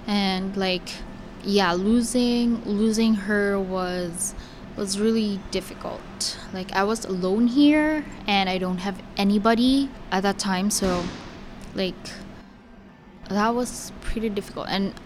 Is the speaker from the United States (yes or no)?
no; Philippines; moved away as an adult; now in Canada; I'm 26 years old and I'm from the Philippines. I first came to Canada just this year, February 2015.